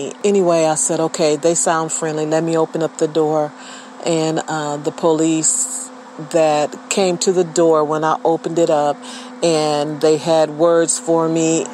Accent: Richmond, United States; born or raised there

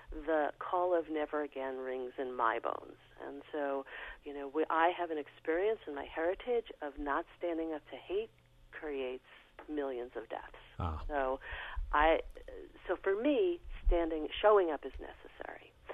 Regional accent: New York City, New York, United States; For me, I have to say I come from New York City

